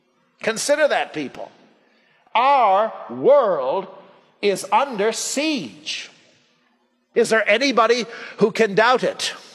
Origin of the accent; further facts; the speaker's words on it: Vermont, United States; I've often told people that I came from Vermont. And I wait a minute and then I add, I think it's a good place to be from.